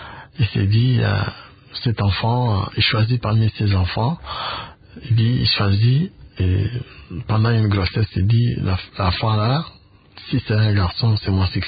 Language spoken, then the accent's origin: French; Kinshasa, DR Congo; also born or lived in Lubumbashi; Je suis venu à Kinshasa une année après ma naissance. Parce que je suis né à Lubumbashi.